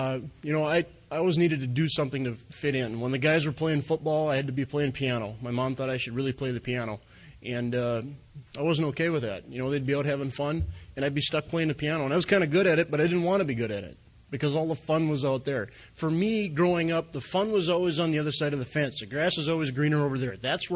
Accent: Glenburn, North Dakota, United States; growing up in Glenburn, North Dakota, there isn't a lot to do.

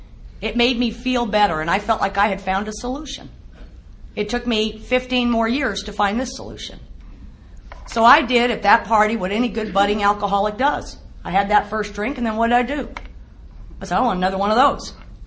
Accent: El Paso, Texas, United States; I was raised in El Paso, Texas. Any of you ever been there? Yeah, it's on the border with Juarez, Mexico.

